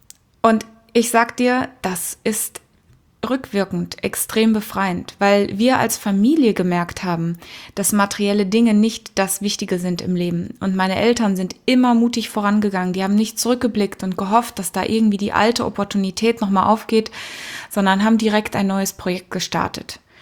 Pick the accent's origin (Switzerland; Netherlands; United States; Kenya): Kenya; moved away; Ich bin in Afrika geboren und aufgewachsen. Und nicht in Südafrika, wie so viele denken, sondern in Kenia, in Ostafrika, in den 80ern, weit weg von jedem.